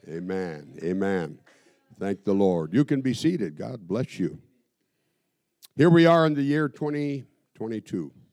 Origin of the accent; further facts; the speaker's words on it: Hoonah, Alaska, United States; There's a cannery across from where I grew up in Southeast, in a little village of Hoonah.